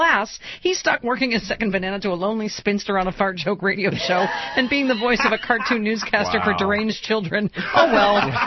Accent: Lockport, New York, United States; it's up the transit from my hometown of Lackport, New York.

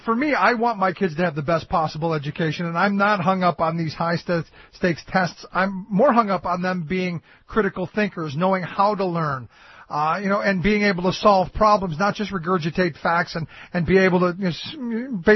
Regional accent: Cleveland, Ohio, United States; and I remember growing up in Cleveland.

